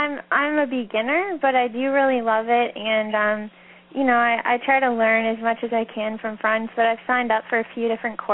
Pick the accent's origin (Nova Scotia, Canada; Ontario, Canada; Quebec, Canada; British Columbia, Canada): Ontario, Canada; I'm from Canada, and I definitely say A all the time. So I'm from Ontario